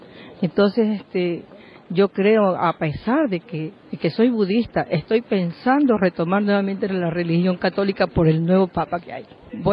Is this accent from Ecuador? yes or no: yes; Ecuador; Yo soy de Ecuador